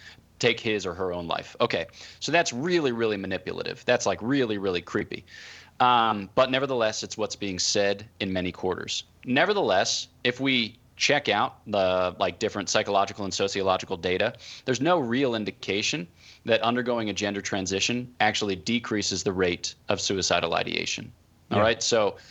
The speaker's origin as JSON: {"language": "English", "town": "Abington", "region": "Pennsylvania", "country": "United States", "tie": "born there", "said": "I was born in Abington, Pennsylvania on June 6th, 1988."}